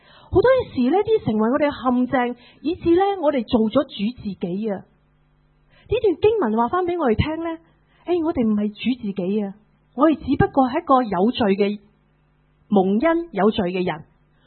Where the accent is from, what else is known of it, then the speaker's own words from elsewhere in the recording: China; 很多时候我们中国人为人评理啊